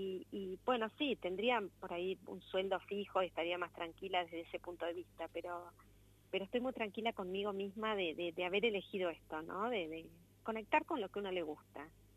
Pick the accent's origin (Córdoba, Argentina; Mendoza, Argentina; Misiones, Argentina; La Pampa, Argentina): Córdoba, Argentina; Río Cuarto; Yo me crié en el campo. La verdad que yo soy de Río Cuarto y el campo es como una parte de tu vida, ¿no?